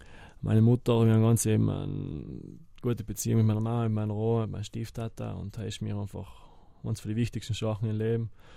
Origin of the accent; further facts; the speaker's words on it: Merano, Trentino-Alto Adige, Italy; Und ich hoffe, dass ich noch in meinem Verein in Meran, wo ich aufgewachsen bin, etwas Druck geben kann und in Bozen natürlich auch noch ein paar Jahre bleiben kann